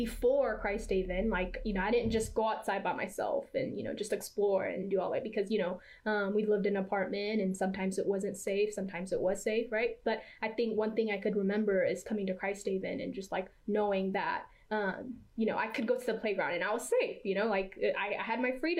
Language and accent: English; Ethiopia; now in Dallas, United States; I was originally from Ethiopia. I was born and raised there. Then I moved to Dallas, Texas, but things didn't go well there.